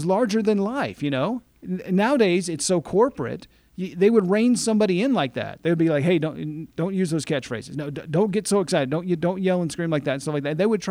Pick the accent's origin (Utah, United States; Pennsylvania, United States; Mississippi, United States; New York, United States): Mississippi, United States; I had a unique experience with Hot Rod because I grew up in South Mississippi, and my dad would occasionally take us to a New Orleans jazz game.